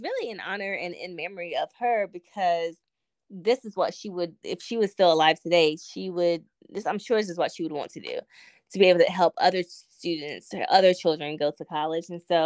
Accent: North Carolina, United States; I grew up in North Carolina, where HBCUs are big there. We have so many.

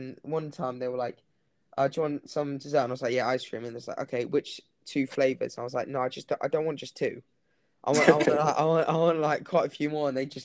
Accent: Hong Kong; now in United Kingdom; So because I grew up in Hong Kong, so I didn't really have a coach out there or anything.

